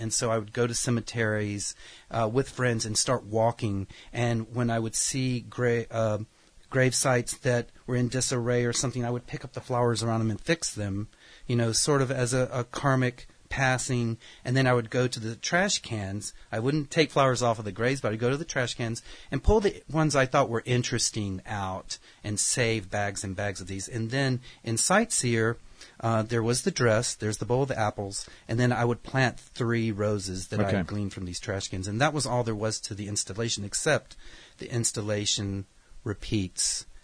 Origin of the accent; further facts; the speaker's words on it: the South, United States; growing up in the South, I would go with my aunts and my mom to cemeteries and take the used flowers out of the trash cans.